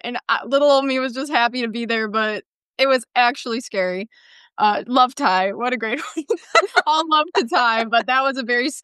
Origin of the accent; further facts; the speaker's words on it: White Lake, Michigan, United States; from White Lake, Michigan.